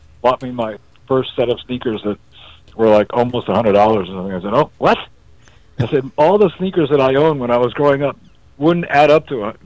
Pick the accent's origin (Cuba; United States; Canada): Cuba; I come from Cuba too, right?